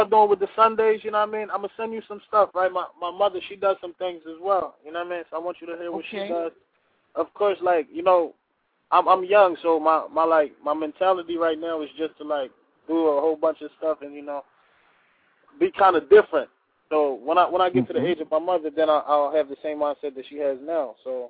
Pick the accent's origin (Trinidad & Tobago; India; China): Trinidad & Tobago; now in United States; I'm from Trinidad. You know what I mean? I came to the States.